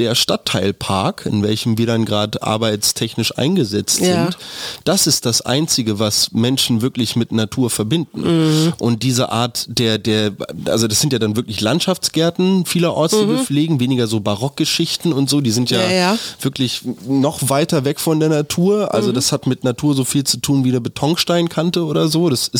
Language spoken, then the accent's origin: German; Berlin, Germany; wir hier als Berliner zum Beispiel, ich fahre jetzt eine Runde in Grunewald.